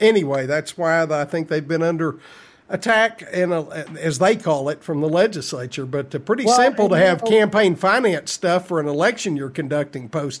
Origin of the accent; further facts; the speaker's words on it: Texas, United States; One of the great quandaries as a Texan is the fact that everybody, we're the big oil state